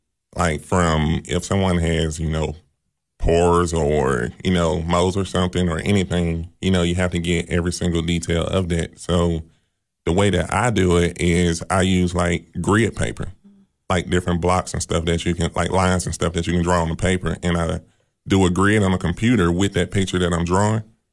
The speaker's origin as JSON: {"language": "English", "town": "Memphis", "region": "Tennessee", "country": "United States", "tie": "born or raised there", "lives_now": "Cookeville, United States", "said": "that made me want to get out of Memphis more. Mm-hmm. I mean, I love my hometown, but it's just, you know, I had to explore more."}